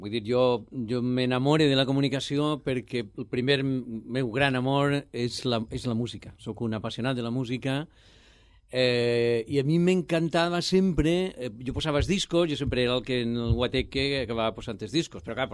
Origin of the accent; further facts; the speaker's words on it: Gandia, Valencian Community, Spain; also born or lived in Madrid; Gandia perquè vaig estudiar al Palau en els jesuïtes i vaig fer l'institut a l'Ausias Marc. Vaig néixer en Madrid per avatars del desenvolupisme, mon pare, pobre, van haver d'anar allà a treballar, pobret. Però bueno, de Gandia, sóc ambaixador turístic de Gandia